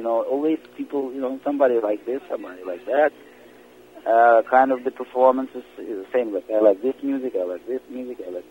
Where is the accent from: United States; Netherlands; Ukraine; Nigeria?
Ukraine; English is a second language; moved away as an adult; I was born in Ukraine, and I started to learn the ballet from my young age, 10, 12 years old